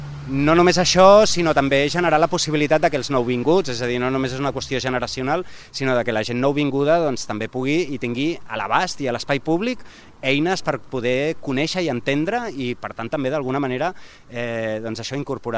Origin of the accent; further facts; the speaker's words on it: Barcelona, Catalonia, Spain; he conegut una Catalunya que com a barceloní que mirem sempre al Malí